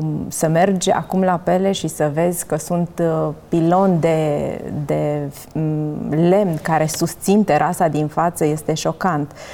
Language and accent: Romanian; Romania; M-a surprins să descoper că noi toți, ca români